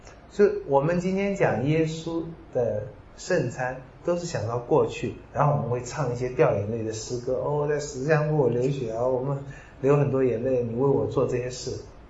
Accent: China; 是我们中国人说别的东西都可以不见嘛

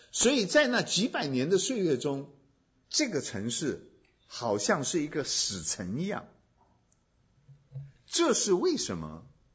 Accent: China

